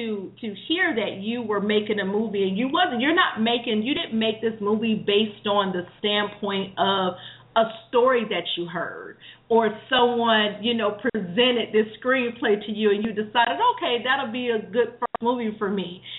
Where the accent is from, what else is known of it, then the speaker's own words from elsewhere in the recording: Florida, United States; I'm not originally from Texas, but I'm a huge football fan. I mean, grew up in South Florida, and during that time in the 80s when Carter High was, you know, making a big name for itself